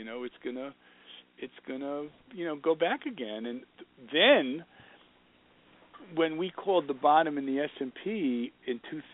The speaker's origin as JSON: {"language": "English", "town": "Bronx", "region": "New York", "country": "United States", "tie": "born or raised there", "said": "I grew up in the Bronx watching Mickey Mantle and the Yankees and Roger Maris, 1961."}